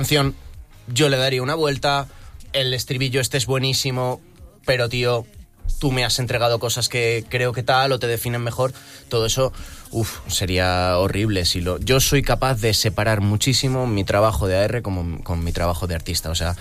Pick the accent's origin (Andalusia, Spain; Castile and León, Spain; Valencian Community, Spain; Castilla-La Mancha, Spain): Valencian Community, Spain; No, hombre, yo soy valenciano